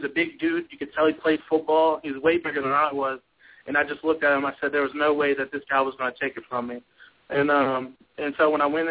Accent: Louisiana, United States; Growing up in Louisiana, you kind of grow up to be kind of, you know, wild and have fun

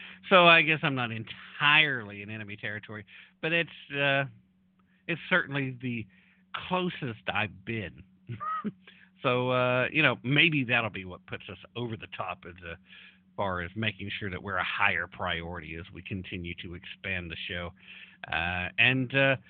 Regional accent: Tennessee, United States; There are times when my home state of Tennessee will drop out of the top five.

